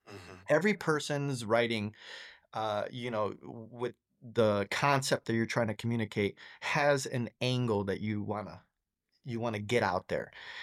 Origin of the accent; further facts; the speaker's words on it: Chicago, Illinois, United States; as a teacher, I'm blessed to have been born and raised in Chicago.